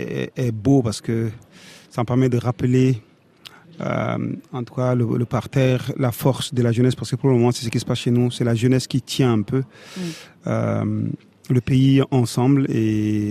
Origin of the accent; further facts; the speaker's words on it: Chad; mais surtout en tant que Tchadien, parce que, comme vous le savez, ce n'est pas le pays le plus populaire en Afrique, le Tchad